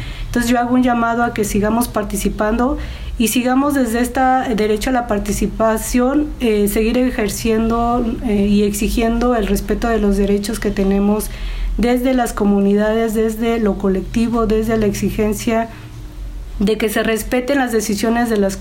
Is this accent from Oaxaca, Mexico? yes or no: yes; Oaxaca, Mexico; Entonces, como oaxaqueños y oaxaqueñas, tenemos que reconocer y revalorar lo que tenemos, ¿no?